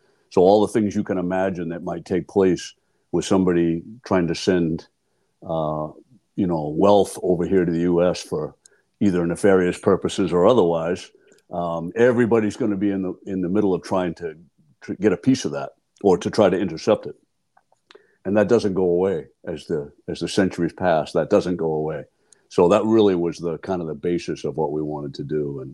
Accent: Maine, United States; And so Lindy, now being from Virginia and I'm from Maine, we had the entire East Coast we're pretty familiar

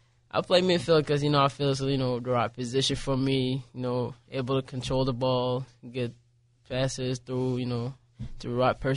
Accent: Libya; now in United States; My parents are usually from Sudan, but okay. I was born and raised in Libya.

